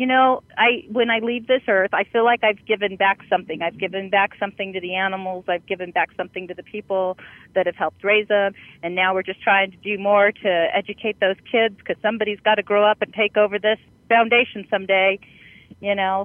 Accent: California, United States; Southern California, since that is my hometown and yours as well

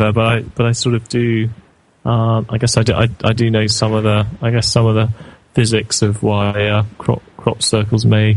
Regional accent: United Kingdom; I'm from the United Kingdom

